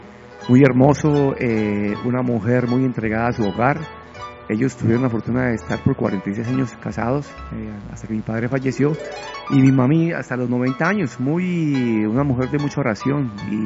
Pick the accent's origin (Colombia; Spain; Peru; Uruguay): Colombia; Risaralda; born there; y yo nací en Pereira. El único que nació en Dos Quebradas fui yo.